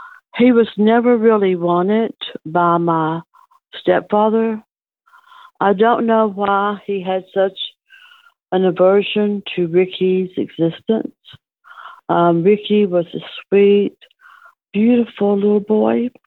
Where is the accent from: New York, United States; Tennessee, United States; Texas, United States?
Tennessee, United States; Nashville; born there; I was born in Nashville. My mom was married to my dad, and then they split up.